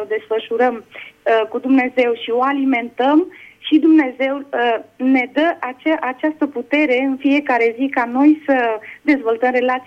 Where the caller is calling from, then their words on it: Zaragoza, Aragon, Spain; din Spania, locuiesc în Zaragoza